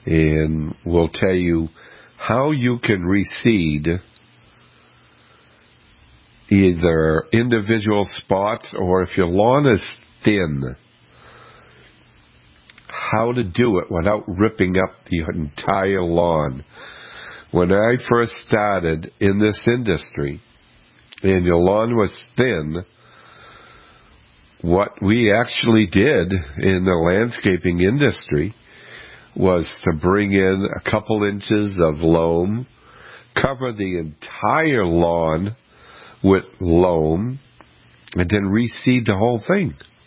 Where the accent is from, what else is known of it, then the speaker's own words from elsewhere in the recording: Boston, Massachusetts, United States; And being from my hometown of Boston, WBOQ 104.9 FM is now part of our family